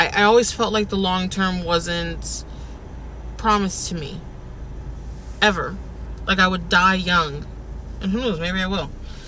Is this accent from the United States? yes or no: yes; United States; born there; I was born here in America, on American soil. I am an American